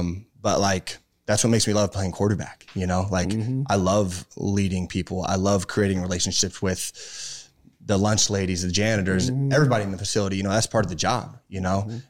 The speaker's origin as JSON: {"language": "English", "town": "Kansas City", "country": "United States", "said": "So obviously, everybody on the team knows I was from Kansas City."}